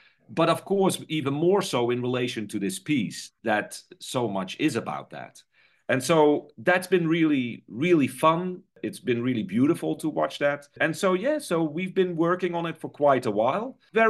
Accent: Netherlands; English is a second language; because I read the book back in the Netherlands. I'm from the Netherlands.

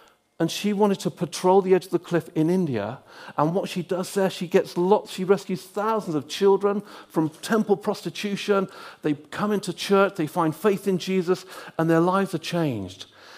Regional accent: West Midlands, United Kingdom; it's great to be back in Warwickshire, and it's a county I've always loved, because growing up in Warwickshire between those ages, I was always a keen Warwickshire County.

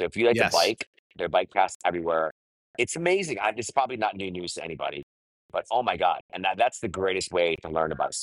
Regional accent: Maryland, United States; I grew up in Maryland, bro. Totally am.

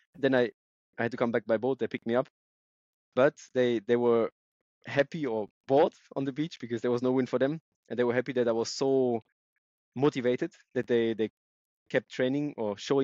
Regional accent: Germany; It comes from Holland, from the Netherlands, as I was born in Germany, but very close to the Dutch border. Just like 5 kilometers from the Dutch border, and my grandparents were coming from the Netherlands.

